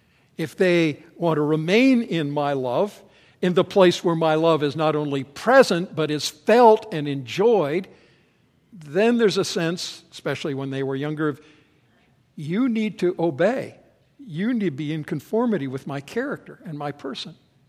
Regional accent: Vancouver, British Columbia, Canada; I grew up in Vancouver, up in Canada, where it's rainy a lot of the time.

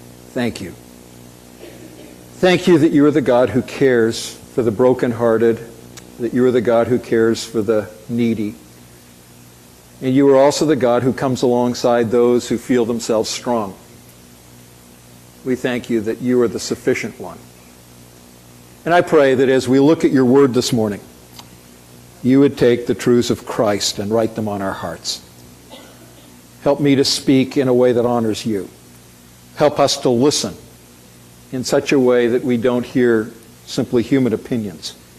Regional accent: Vancouver, British Columbia, Canada; I'm back home growing up in Vancouver.

